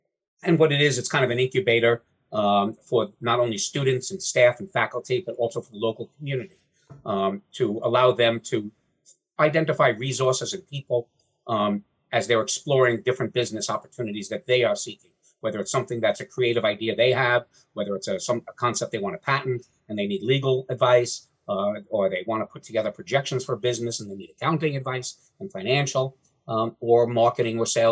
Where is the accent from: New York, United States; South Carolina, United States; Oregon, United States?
New York, United States; also born or lived in Atlanta; now in Wilmington, United States; where I grew up in New York was on the coast. So I missed that.